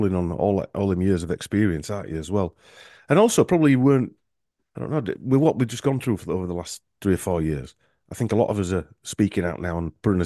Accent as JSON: {"language": "English", "town": "Huddersfield", "region": "Yorkshire and the Humber", "country": "United Kingdom", "tie": "born or raised there", "said": "from my hometown in Huddersfield."}